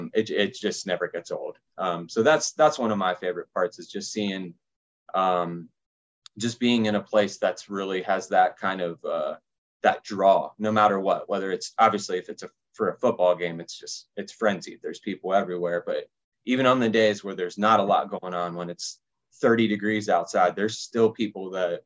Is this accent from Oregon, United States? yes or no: no; Columbus, Ohio, United States; I grew up in Columbus, Ohio, so I've lived in the shadow of the stadium or the Ohio State University for pretty much my entire life.